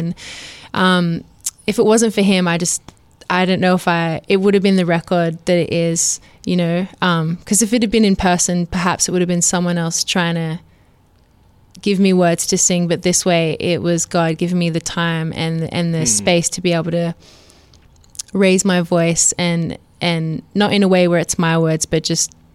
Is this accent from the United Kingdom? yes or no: no; Australia; now in United States; Oh, I'm from Australia. So I'm going to say a slice of cake because that's what I know. But now that I live in America